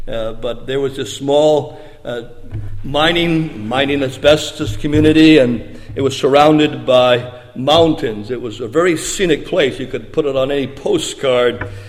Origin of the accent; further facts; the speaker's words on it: Nephton, Ontario, Canada; most of my teenage years were spent in a little small mining community, Nefton, Ontario, not all that far from Peterborough.